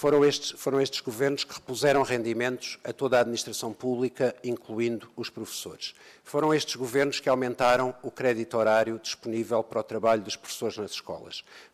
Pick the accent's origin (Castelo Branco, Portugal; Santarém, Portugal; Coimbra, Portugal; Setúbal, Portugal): Setúbal, Portugal; da minha terra, de Setúbal